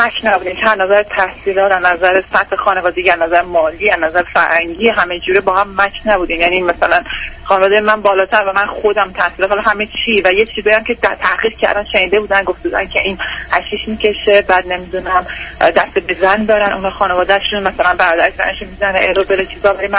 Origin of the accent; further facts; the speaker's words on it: Iran; moved away as an adult; now in United States; با بچه‌ام از ایران اومدیم بیرون دو سال پیش.